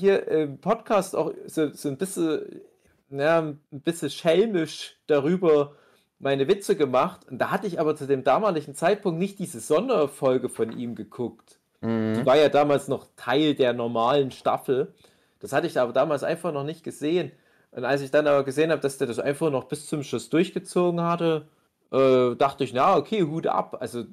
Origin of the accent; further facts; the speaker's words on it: Saxony, Germany; Das ist gar nicht so weit weg von meiner Heimat, so im Erzgebirge.